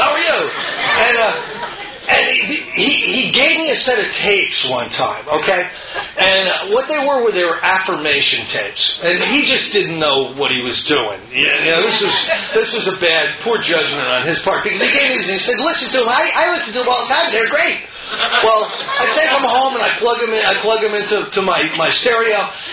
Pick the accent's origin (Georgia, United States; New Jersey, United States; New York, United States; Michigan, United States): New Jersey, United States; No, I'm from Jersey, you know? We don't do AA that way up here, you know?